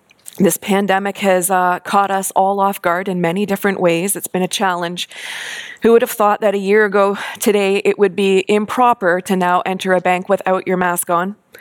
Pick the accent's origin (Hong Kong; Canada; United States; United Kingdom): Canada; And we're Canadian.